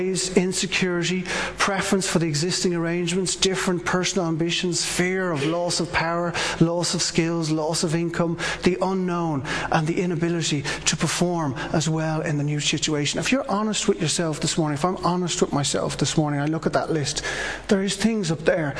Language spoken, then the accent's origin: English; Ireland; And I think we, as Irish people, and maybe as people in general